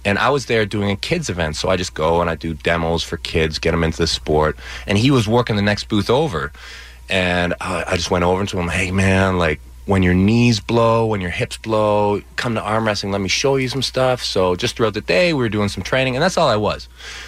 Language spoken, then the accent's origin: English; Canada; we're both Canadian.